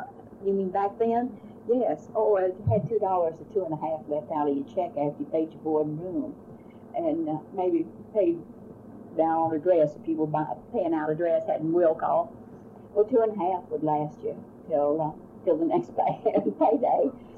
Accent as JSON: {"language": "English", "town": "Fort Worth", "region": "Texas", "country": "United States", "tie": "born there", "said": "I was born in Fort Worth."}